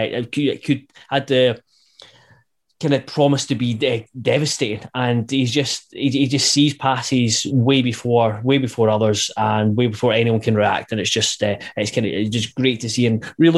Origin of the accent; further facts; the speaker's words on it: Scotland, United Kingdom; And I really, as a Scottish football fan, keen to see what he'd do with a competent Celtic team.